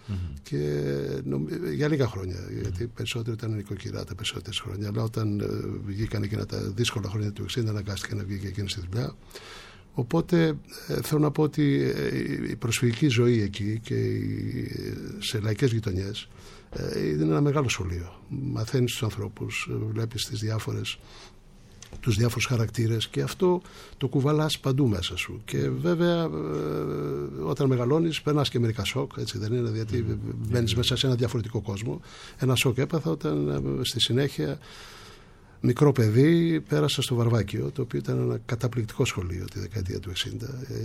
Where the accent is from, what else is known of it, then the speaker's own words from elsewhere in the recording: Nea Erythraia, Attica, Greece; Εγώ μεγάλωσα στη Νέα Ερυθρέα. Η μητέρα μου ήταν από την Μικρά Ασία, η οικογένειά της. Ο πατέρας μου από τα χωριά εδώ της Αττικής. Μεγάλωσα στην προσφυγική Ερυθρέα, σε μια πολύ φτωχική οικογένεια